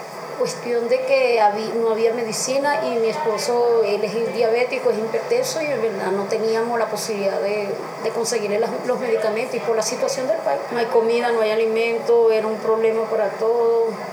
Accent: Caracas, Capital District, Venezuela; now in El Juncal, Ecuador; soy de Venezuela, del distrito capital, Caracas.

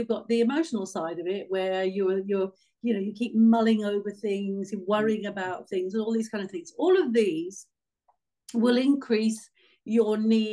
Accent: England, United Kingdom; moved away as an adult; also born or lived in Denmark; now in Lanzarote, Spain; Well, I am originally from the UK, so I am English. I think about 98% genetically English. Anyway, so but when I was 22, 23, around there, I moved to Denmark.

